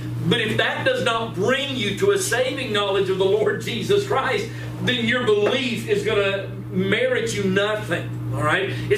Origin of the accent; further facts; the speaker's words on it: North Carolina, United States; we had fireworks when I grew up in North Carolina, and we'd have some celebration things, but nothing like what we have out here.